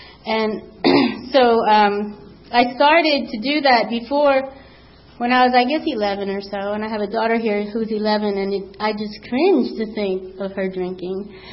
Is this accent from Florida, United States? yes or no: no; New Jersey, United States; born there; Okay, so I was born in New Jersey at a very young age.